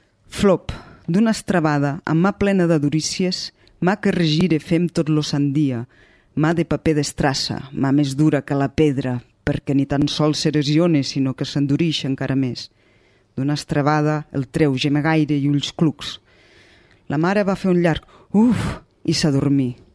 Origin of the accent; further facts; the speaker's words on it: Barcelona, Catalonia, Spain; Sí, però la diferència és que jo em vaig criar a Barcelona i ell va arribar quan ja era un noi.